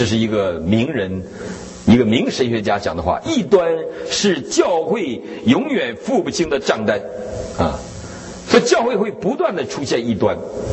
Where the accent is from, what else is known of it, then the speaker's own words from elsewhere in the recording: Northeast China, China; 这有点像我们东北人，东北人都是羊毛朝外的